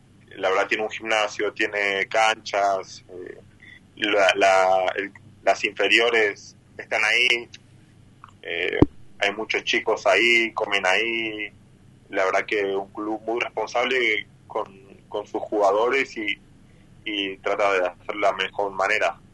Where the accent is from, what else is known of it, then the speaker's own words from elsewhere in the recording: 25 de Mayo, Misiones, Argentina; No, 25 de mayo.